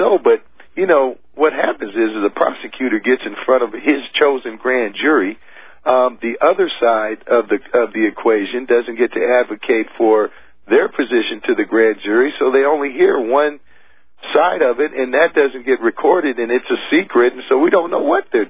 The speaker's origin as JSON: {"language": "English", "town": "Portland", "country": "United States", "tie": "born or raised there", "said": "because I grew up in Portland, and I was a Boy Scout"}